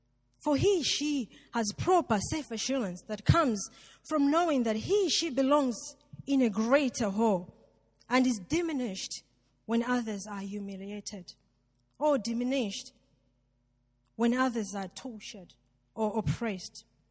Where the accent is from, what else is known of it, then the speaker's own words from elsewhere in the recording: Malawi; English is a second language; I grew up in Malawi, and I went to a boarding school called Livingstonia Secondary School.